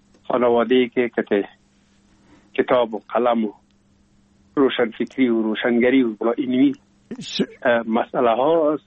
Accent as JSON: {"language": "Persian", "region": "Kabul", "country": "Afghanistan", "tie": "born or raised there", "also_born_or_lived": "Pul-e Khumri", "said": "بعد از او جاب کار بابیم حساب در کابل میکرد و انتقال کرد به اینجا. ما هم همراه مادرم با بابیم یا پدرم آمدیم به کابل و دیگه باز این کابل تقریبا دائمی همیشه باشنده شدیم."}